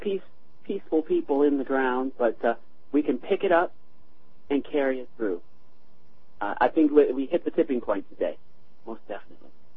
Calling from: Milwaukee, Wisconsin, United States; I'm calling from Milwaukee, Wisconsin.

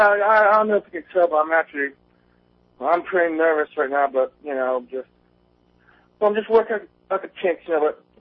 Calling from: Clarksville, Tennessee, United States; I'm calling from Clarksville, man.

